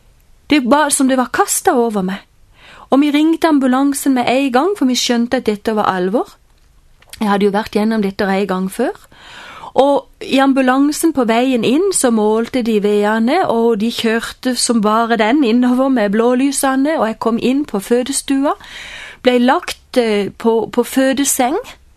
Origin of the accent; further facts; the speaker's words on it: Kristiansand, Agder, Norway; vi var jo ikke i hjembyen min, Kristiansand